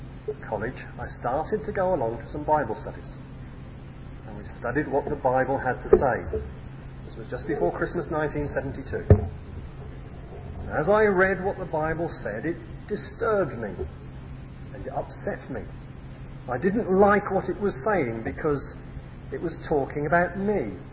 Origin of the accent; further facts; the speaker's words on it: South East England, United Kingdom; born there; I was born in Sea of Green, which is a small village in Buckinghamshire, not that far from London. I was brought up to go to church.